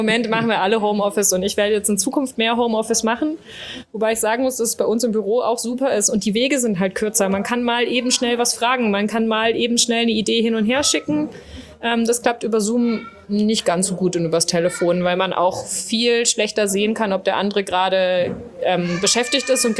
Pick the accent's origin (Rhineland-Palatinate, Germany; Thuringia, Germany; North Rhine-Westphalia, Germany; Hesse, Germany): North Rhine-Westphalia, Germany; Düsseldorf; born there; ich bin halbe Niederländerin. Mein Vater ist Niederländer und ich bin geboren in Düsseldorf. Das ist für alle, die es nicht wissen, relativ weit im Westen Deutschlands, fast an der Grenze zu den Niederlanden.